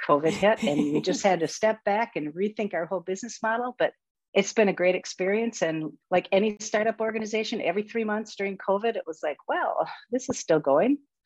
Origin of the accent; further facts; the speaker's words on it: Minnesota, United States; also born or lived in Worthington; I was born in Worthington, grew up in southwestern Minnesota.